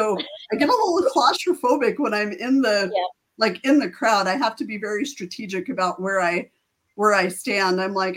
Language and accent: English; New Mexico, United States; And I'm like, we're from New Mexico.